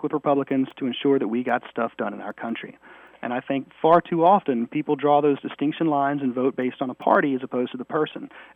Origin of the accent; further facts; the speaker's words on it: United States; First and foremost, I'm an American.